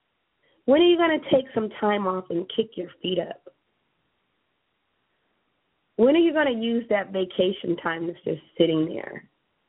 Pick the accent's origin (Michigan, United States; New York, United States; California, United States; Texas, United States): California, United States; You know, I'm from California, and it was burning up.